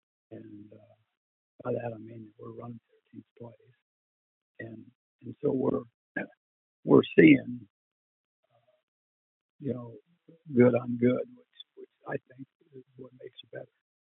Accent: Midwest, United States; what growing up in the Midwest, what Michigan, Ohio State used to do years ago.

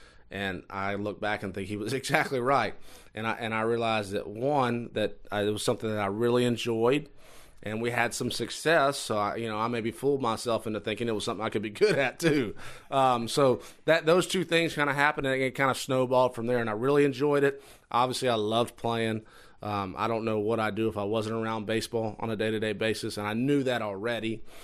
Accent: Louisiana, United States; I knew the history. I'm from Louisiana.

